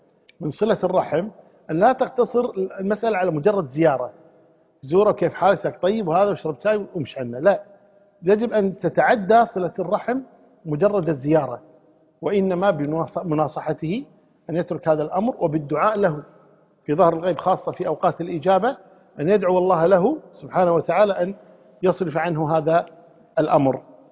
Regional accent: Kuwait; يعني حنا كويتيين مثلا الضالين نقولها الضالين، والقاف نقولها غين

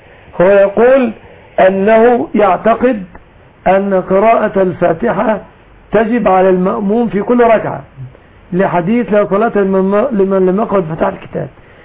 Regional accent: Egypt; العوام عندنا في الريف المصري

